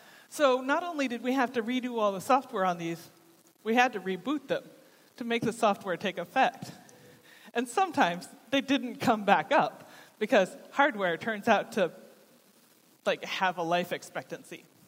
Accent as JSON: {"language": "English", "country": "United States", "said": "I was just fascinated as an American by the miles and miles and miles of separated bike path."}